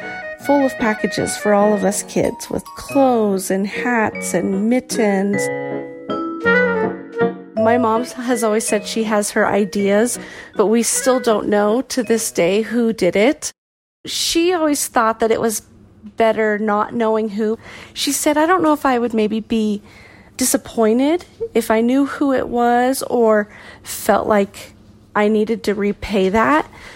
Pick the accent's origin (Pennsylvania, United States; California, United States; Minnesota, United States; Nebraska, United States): Nebraska, United States; now in Colorado, United States; I am currently in Colorado, but I'm originally from Nebraska.